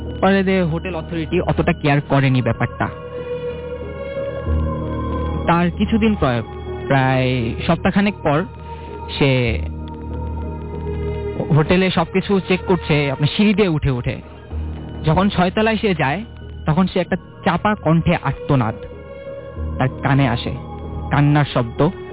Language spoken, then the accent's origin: Bangla; Shyamoli, Dhaka Division, Bangladesh; আমি শ্যামলী থেকে এসেছি।